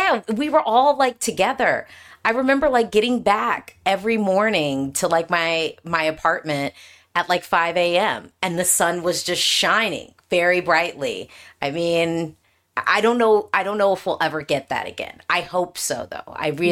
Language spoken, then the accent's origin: English; United States; I appreciate, as an American, I appreciate the fact that it is going more global